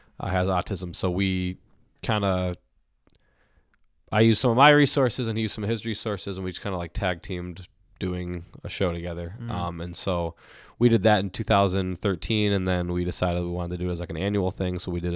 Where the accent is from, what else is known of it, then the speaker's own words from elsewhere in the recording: Minneapolis, Minnesota, United States; I'm from Minneapolis. I was born and raised in Minneapolis. I've lived in Minnesota my whole life.